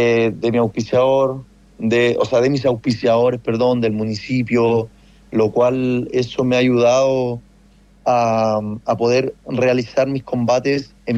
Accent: Copiapó, Atacama, Chile; solamente sabe mi ciudad, que soy de Copiapó, ¿me entiende?

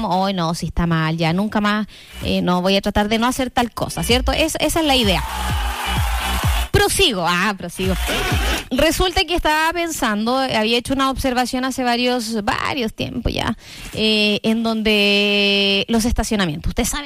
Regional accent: Osorno, Los Lagos, Chile; si nosotros amamos Osorno, nosotros somos de Osorno

